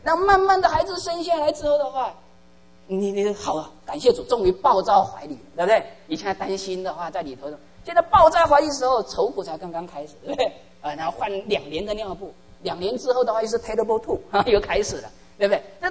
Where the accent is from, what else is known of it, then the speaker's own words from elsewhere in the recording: China; 我们中国人，我们常常讲人定什么胜天